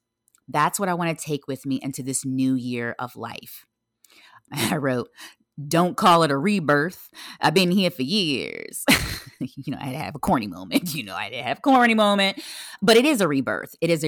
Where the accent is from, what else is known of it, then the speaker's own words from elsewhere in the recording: Virginia Beach, Virginia, United States; I am back and forth between my hometown, Virginia Beach, and then New York.